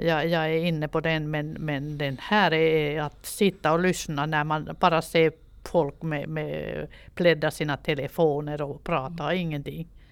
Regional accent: Finland; now in Älvsbyn, Sweden; Ja, jag kommer från Finland från början men jag har kommit till Älvsbyn 2008. Så jag är ganska ny.

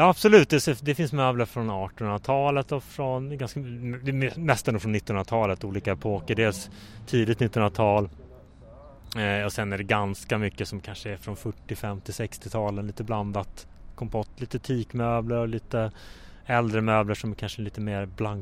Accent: Norrbotten County, Sweden; Alltså, jag är ju uppvuxen och född och släkten har bott på en liten gård, eller på en gård i en liten by utanför, mitt mellan Piteå och Luleå. Och där växte jag upp och bodde i drygt 20 år

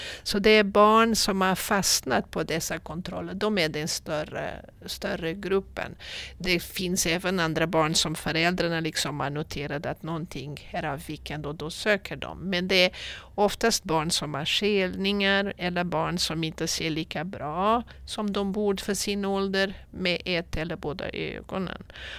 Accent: Portugal; moved away as an adult; also born or lived in Lisbon; now in Umeå, Sweden; Så jag är i Umeå därför att jag vill. Jag valde Umeå. Och jag kommer från Portugal, så det brukar inte vara så lätt att förklara hur man kan välja Umeå över Portugal. Jag läste i Lissabon och jag gjorde min AT där.

